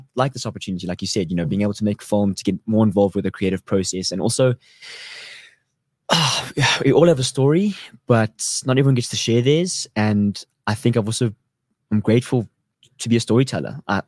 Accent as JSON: {"language": "English", "region": "Karoo", "country": "South Africa", "said": "I'm actually from the Karoo."}